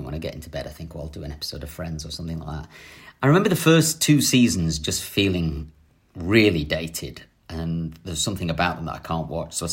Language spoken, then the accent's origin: English; United Kingdom; probably because we're British.